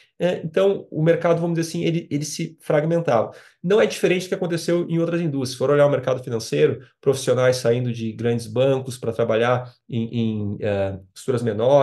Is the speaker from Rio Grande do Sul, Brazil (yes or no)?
yes; Porto Alegre, Rio Grande do Sul, Brazil; moved away as an adult; now in São Paulo, Brazil; Eu sou gaúcho, muito orgulho, gremista de Porto Alegre. E aí, em 2014, eu mudei para São Paulo